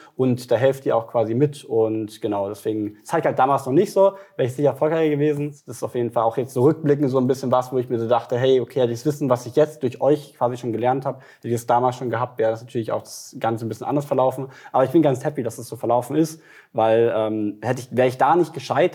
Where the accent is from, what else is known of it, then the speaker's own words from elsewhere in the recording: Munich, Bavaria, Germany; ich komme aus München